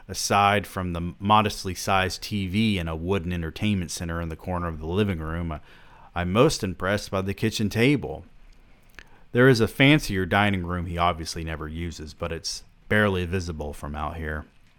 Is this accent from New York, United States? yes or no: no; Alabama, United States; After all, I'm an import from Chambers County, Alabama, and an Auburn grad.